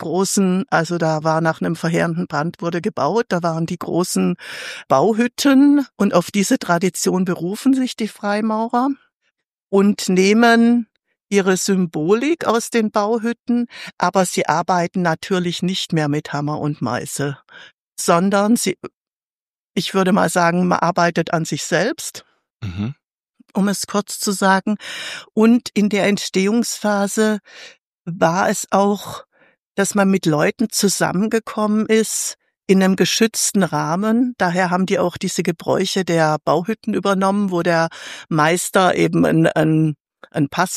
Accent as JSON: {"language": "German", "region": "Baden-Württemberg", "country": "Germany", "tie": "born or raised there", "said": "Da habe ich 15 Jahre lang gearbeitet und dann war es Zeit, zurück an den Bodensee zu gehen. Das ist meine Heimat hier."}